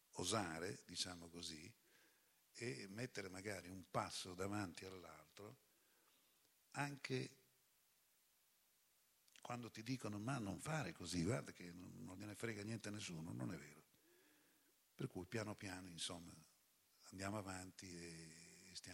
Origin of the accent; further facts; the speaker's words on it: Ravenna, Emilia-Romagna, Italy; io potevo dire sono di Ravenna